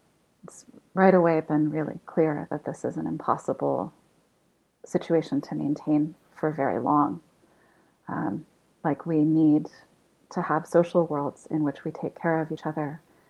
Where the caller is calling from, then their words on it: Canada; I'm speaking from Canada